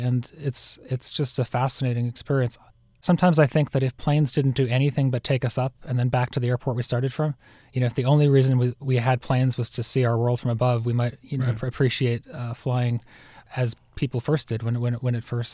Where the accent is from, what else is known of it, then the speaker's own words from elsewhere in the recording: Pittsfield, Massachusetts, United States; moved away as an adult; That's right. I was born in Pittsfield and went to school there. And I went to college in Western Massachusetts, and then I left for England.